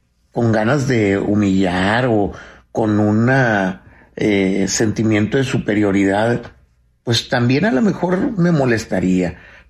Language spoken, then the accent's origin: Spanish; Monterrey, Nuevo León, Mexico; Yo soy de Monterrey y los tacos de barbacoa de ahí no te los cambio por los de ningún lado, ¿verdad?